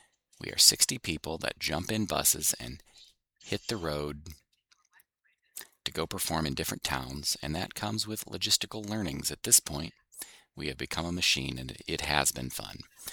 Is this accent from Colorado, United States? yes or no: no; Urbana, Illinois, United States; I grew up in Urbana, and I know the smaller communities.